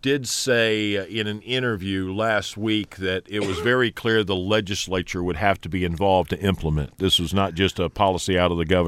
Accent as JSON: {"language": "English", "region": "Illinois", "country": "United States", "said": "I'm so skeptical, and it's because I'm from Illinois."}